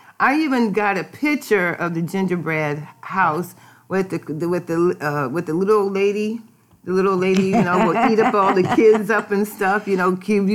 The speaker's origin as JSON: {"language": "English", "town": "Cleveland", "region": "Ohio", "country": "United States", "tie": "born there", "said": "I was born in Cleveland, Ohio in the year of 1955, December 6th. And I don't know anything about Cleveland, Ohio."}